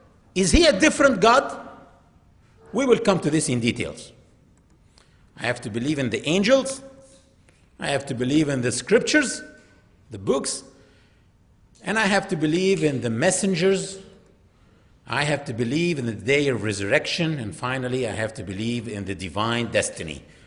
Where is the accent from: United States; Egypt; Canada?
Egypt; English is a second language; I am originally from Egypt, and in my country there are 7 million Christian Egyptians, and all of them are worshiping Allah.